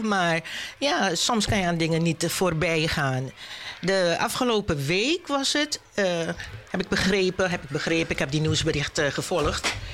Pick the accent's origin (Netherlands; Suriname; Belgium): Suriname; u hoort het ook wel aan mij dat ik uit Suriname kom. Dat ik zo af en toe een Surinaams sausje erin doe